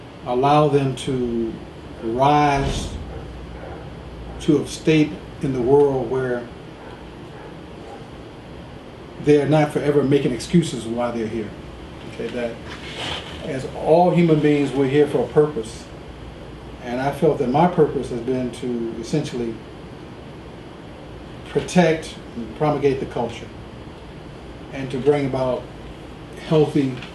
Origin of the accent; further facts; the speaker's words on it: Detroit, Michigan, United States; also born or lived in Little Rock, United States; I was born in Little Rock, right. Arkansas. But we left Little Rock before I was 1 year old. So as John Killen said, we moved up south. to Detroit.